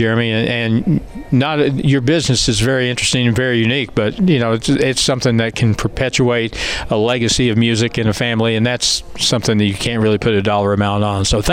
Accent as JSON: {"language": "English", "town": "Ava", "region": "Missouri", "country": "United States", "said": "I'm from Ava. Ava is kind of a unique place"}